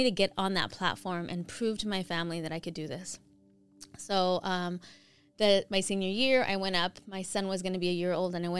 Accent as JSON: {"language": "English", "region": "New York", "country": "United States", "tie": "born there", "said": "I was born in New York. My parents are from Colombia, and I was born in a very Colombian home."}